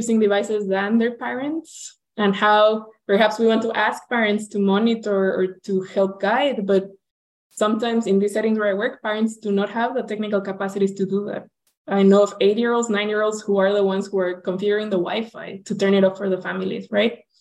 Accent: Mexico; also born or lived in Peru; So that brought me back to my home country and allowed me to start doing this work.

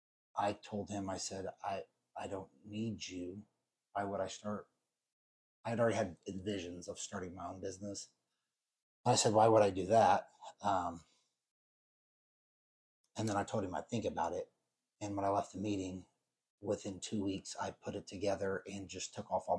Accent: Indianapolis, Indiana, United States; I grew up in Indianapolis, Indiana, over on the outskirts of Beech Grove, Franklin Township. A normal upbringing, two brothers, played sports my whole life.

